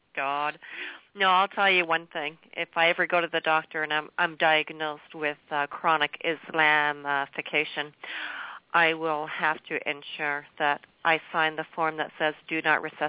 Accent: Canada; Which we refer to in Canada, we're ROC. Rest of Canada, we don't speak French

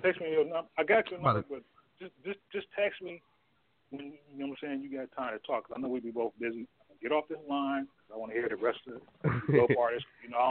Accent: Oakland, California, United States; I'm from Oakland. That's where I'm from. I'm from Oakland, but I'm from East Oakland

